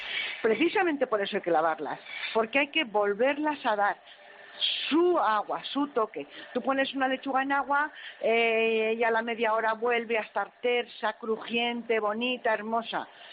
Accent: Soria, Castile and León, Spain; soy de Soria, entonces en Soria no concebimos que las setas no se lave.

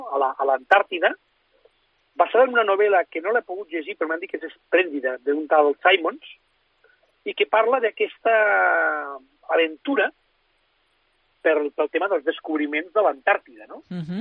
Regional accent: Sitges, Catalonia, Spain; com que jo soc molt de Sitges

